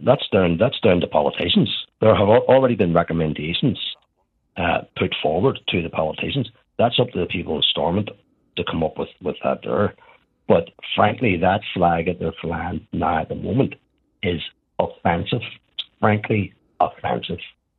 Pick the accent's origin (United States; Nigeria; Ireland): Ireland; I just outlined I'm an Irish nationalist Catholic. So I would like someone to tell me how that particular flag represents me and people like me.